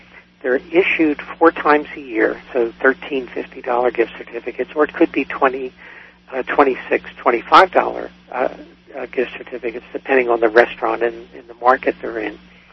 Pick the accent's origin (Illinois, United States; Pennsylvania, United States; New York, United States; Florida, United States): Pennsylvania, United States; Philadelphia; moved away as an adult; now in Arizona, United States; I grew up in Philadelphia, so I'm an Eastern heart. I've been in Arizona since 81